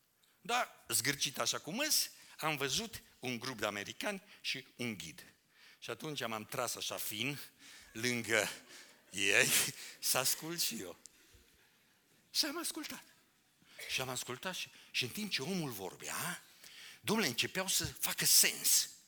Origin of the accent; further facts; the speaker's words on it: Romania; Și ca un român zgârcit, n-am plătit